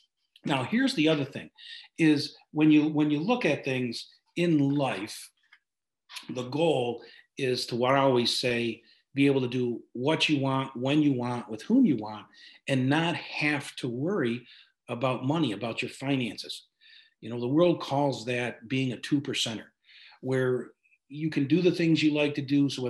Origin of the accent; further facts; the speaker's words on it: Utica, New York, United States; I'm from Central New York, actually Utica, New York. It's a small town here in upstate New York, right smack in the middle of the state of New York.